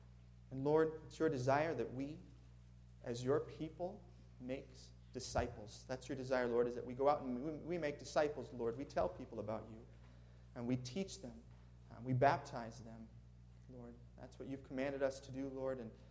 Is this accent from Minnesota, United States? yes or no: yes; Minnesota, United States; And you'll probably notice I have a little bit of an accent. I hail from Minnesota, where it's much colder there than it is here.